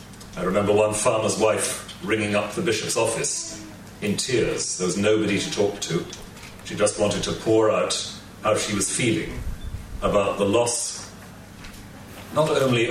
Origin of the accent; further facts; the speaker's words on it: Wales, United Kingdom; one of the stories I grew up with in Wales